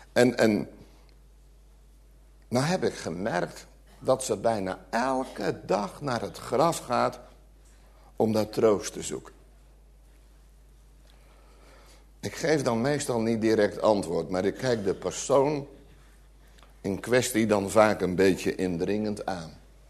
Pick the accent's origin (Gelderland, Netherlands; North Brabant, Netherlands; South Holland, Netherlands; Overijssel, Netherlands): Gelderland, Netherlands; Ik kom oorspronkelijk van de Veluwe.